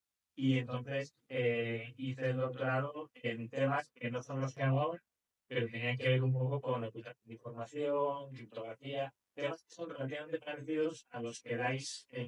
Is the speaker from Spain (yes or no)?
yes; Madrid, Community of Madrid, Spain; yo soy de Madrid de toda la vida.